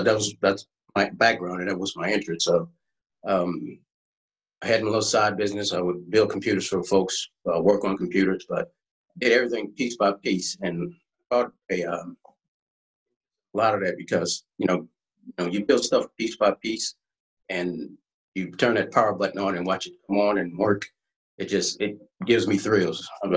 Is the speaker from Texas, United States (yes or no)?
yes; Texas, United States; now in Clear Lake, United States; I'm originally from The Mark, Texas. Graduated, born and raised, graduated high school there. Mm-hmm. I lived my first 20-something years there, 21, 22 years there, and ended up moving to the Clear Lake area.